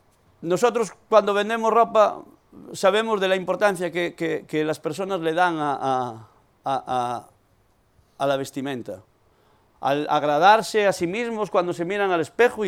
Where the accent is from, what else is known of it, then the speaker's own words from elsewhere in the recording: Spain; ¿cómo sabe que somos españoles?